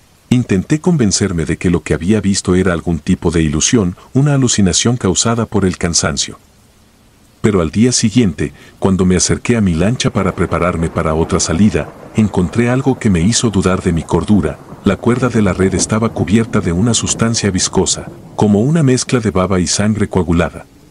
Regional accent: Progreso, Yucatán, Mexico; Soy de Puerto Progreso, Yucatán. Llevo más de 20 años pescando en el mismo mar que me vio crecer

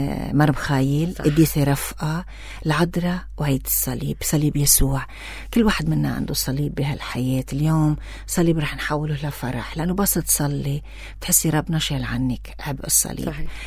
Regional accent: Lebanon; كتير مهم انه نضل نحن اللبنانية مثل مجدودنا وبياتنا ربونا.

